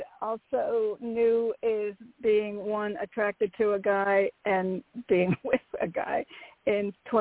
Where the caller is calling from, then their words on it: Connecticut, United States; from Connecticut.